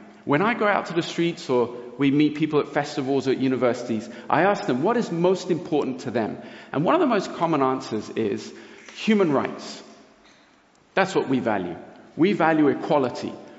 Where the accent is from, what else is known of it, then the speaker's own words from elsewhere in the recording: Brazil; I grew up in Brazil.